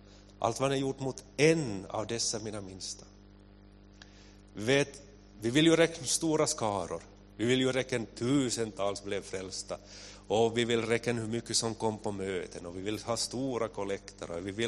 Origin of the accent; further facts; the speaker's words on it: Kvevlax, Ostrobothnia, Finland; Jag kommer från Kvelax. Jag är född och uppvuxen i Kvelax och jag växte upp i missionskyrkan som barn.